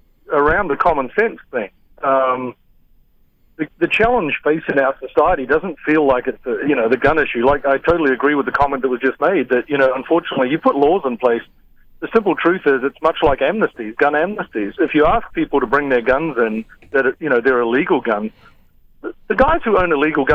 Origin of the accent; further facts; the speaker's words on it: New Zealand; I grew up in New Zealand, and it's actually illegal to own a handgun.